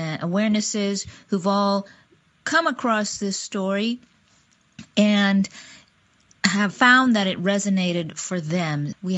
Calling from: Seattle, Washington, United States; I am podcasting from Seattle, Washington

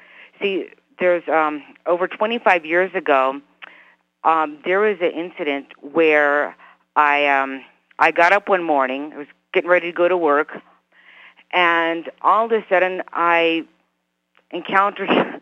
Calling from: Reno, Nevada, United States; I'm calling from Reno, Nevada.

